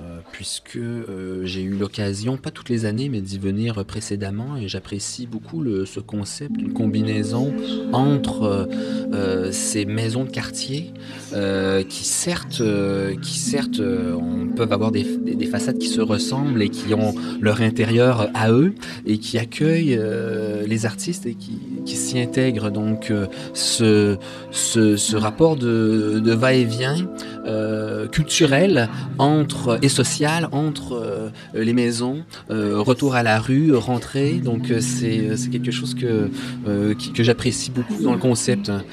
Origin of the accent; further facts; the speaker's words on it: Quebec, Canada; accent: Quebec French; Avec mon petit accent québécois, basé aussi sur la métropole